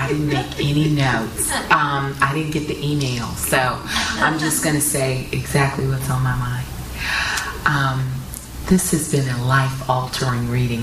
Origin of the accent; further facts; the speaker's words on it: Deep South, United States; now in Kentucky, United States; And I'm from the Deep South. One of the things I love about Kentucky is it's not the Deep South, but it's the South, and I recognize.